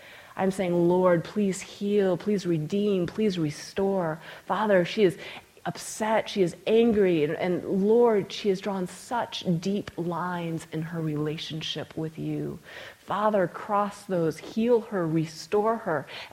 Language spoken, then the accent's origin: English; Juneau, Alaska, United States; I was in my hometown at the time, up in Juneau, Alaska. And for any of you who have ever seen pictures of Juneau, and there's this beautiful blue sky, don't be tricked.